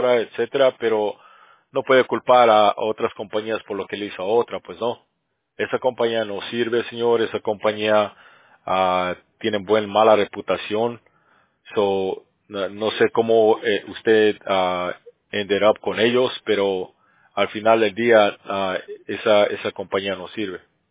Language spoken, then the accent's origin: Spanish; Cochabamba, Bolivia; now in United States; No, yo soy boliviano. Porque yo estoy en California